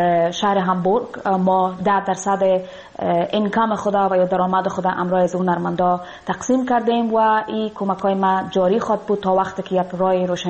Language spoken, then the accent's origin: Persian; Afghanistan; moved away